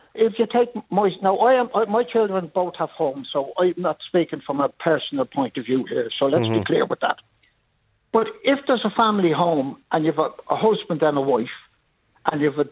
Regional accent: Dublin, Leinster, Ireland; Where I grew up in Raheny, there were families with 15 and 16 children.

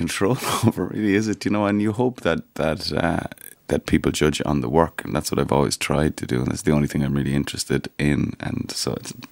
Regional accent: Cork, Munster, Ireland; I'm from Cork.

